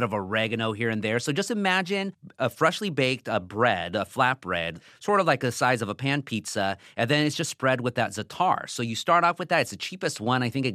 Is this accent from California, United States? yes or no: yes; Anaheim, California, United States; we're going to be eating in my hometown of Anaheim